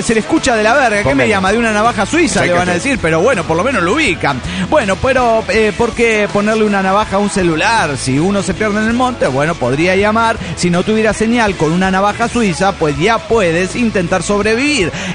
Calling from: Morelia, Michoacán, Mexico; de Morelia, Michoacán, México.

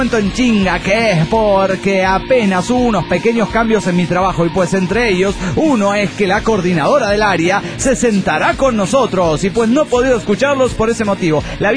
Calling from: Caracas, Capital District, Venezuela; de Caracas, Venezuela.

